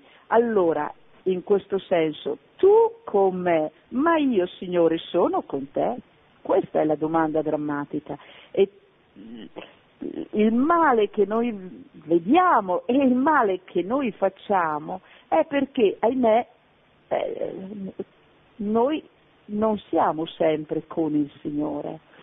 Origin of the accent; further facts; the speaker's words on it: Trentino-Alto Adige, Italy; grazie di questo saluto dal Trentino, dal momento che sono una trentina anch'io